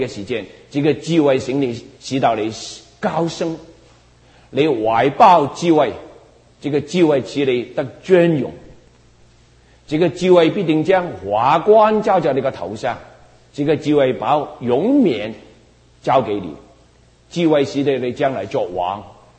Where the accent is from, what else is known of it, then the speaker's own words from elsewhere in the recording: Hong Kong; moved away; 我们从香港来的人，我以前三十多年前来这里